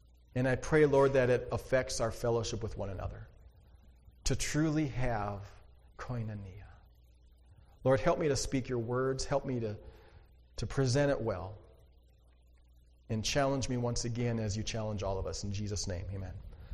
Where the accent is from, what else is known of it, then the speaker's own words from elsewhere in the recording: North Dakota, United States; I grew up in North Dakota. I'm a North Dakota kid.